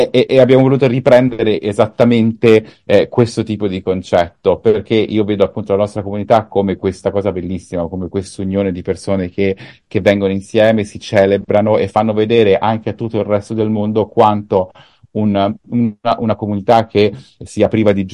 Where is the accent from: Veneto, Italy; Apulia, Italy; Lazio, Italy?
Lazio, Italy; Rome; io ovviamente essendo nato e cresciuto a Roma con la città del Vaticano, bestie, vicini, come puoi immaginare, ovviamente la religione ha sicuramente avuto una grande influenza nel mio percorso.